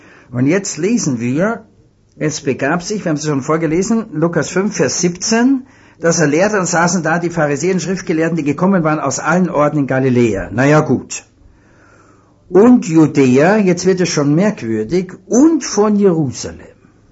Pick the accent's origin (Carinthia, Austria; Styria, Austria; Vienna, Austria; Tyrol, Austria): Vienna, Austria; ich bin Wiener und die reden so breit